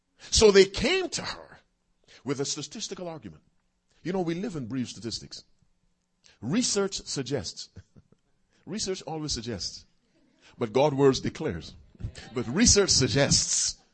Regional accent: Ann Arbor, Michigan, United States; Rokia, from my hometown of Ann Arbor.

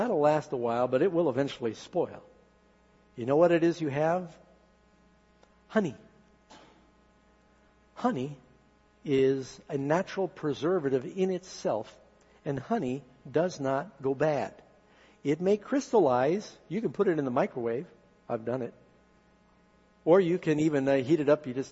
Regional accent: California, United States; I said, I'm from California, and this is my last chance to see your Endless Caverns.

